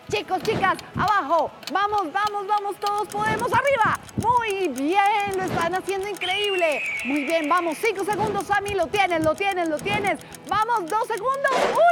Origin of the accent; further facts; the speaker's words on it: Colombia; lo que somos como colombianos